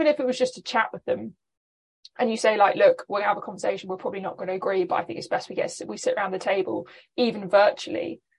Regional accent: London, United Kingdom; I do love being a Londoner

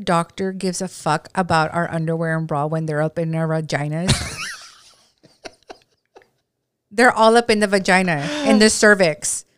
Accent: Eagle Pass, Texas, United States; I have a great upbringing in my hometown of Eagle Pass, Texas. I came from a very loving home with a strong foundation, with support that was endless.

